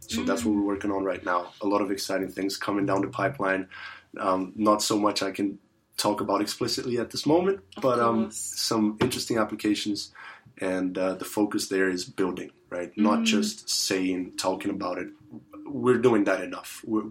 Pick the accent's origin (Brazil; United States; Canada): Brazil; English is a second language; if I think about Brazil, which is where I come from, that's my home country, we really need it.